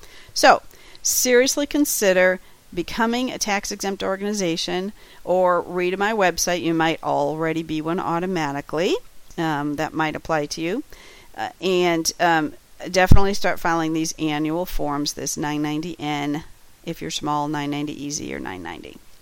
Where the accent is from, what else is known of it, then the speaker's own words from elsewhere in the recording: Cincinnati, Ohio, United States; Then you'll see me in Cincinnati, Ohio, my hometown, April 9th through 11th, 2015.